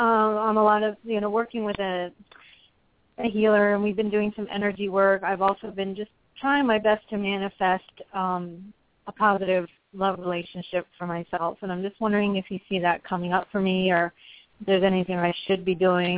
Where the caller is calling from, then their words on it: Maryland, United States; Calling from Maryland.